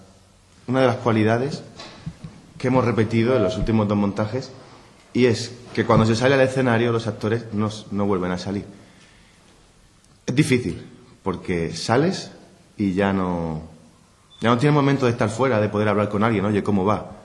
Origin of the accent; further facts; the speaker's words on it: Jumilla, Region of Murcia, Spain; como soy de Jumilla